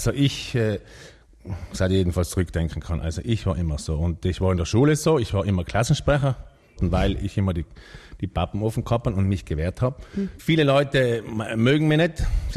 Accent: Trentino-Alto Adige, Italy; Grundsätzlich sind wir Südtiroler ja relativ ein braves Volk.

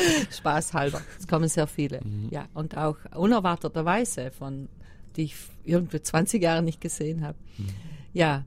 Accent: Trentino-Alto Adige, Italy; moved away; Ja, ich komme natürlich immer gerne in meine Heimat zurück.

